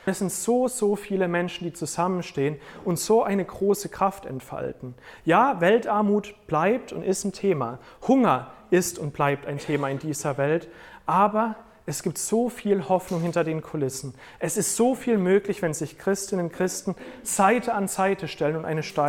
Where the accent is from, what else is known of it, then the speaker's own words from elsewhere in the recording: United States; German is a second language; Ich komme nicht aus derselben Kultur. Ich bin aus den USA, das ist Korea. Ich spreche nicht mal die Sprache.